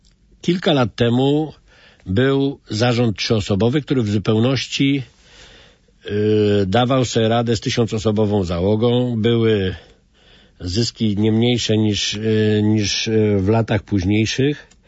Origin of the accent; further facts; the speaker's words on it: Ostrołęka, Masovian Voivodeship, Poland; pochodzę z Ostrołęki i pracuję w Ostrołęce